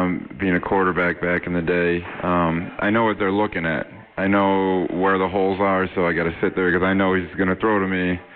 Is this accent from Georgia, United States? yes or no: no; Buffalo, New York, United States; I like the city. It's close to my hometown in Buffalo